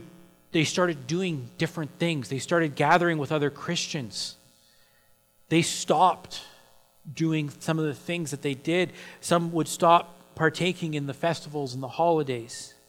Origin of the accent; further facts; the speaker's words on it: Canada; if anyone ever asked us where we were from, I would answer that I'm from Canada.